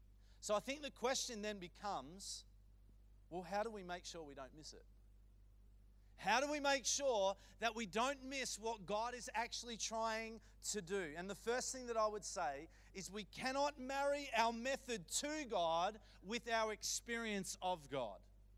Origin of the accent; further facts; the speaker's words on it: Bendigo, Victoria, Australia; also born or lived in Melbourne; I was born here in Melbourne, but grew up in Bendigo